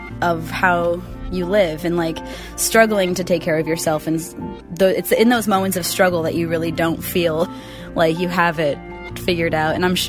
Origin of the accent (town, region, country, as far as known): Westford, Vermont, United States; now in Portland, United States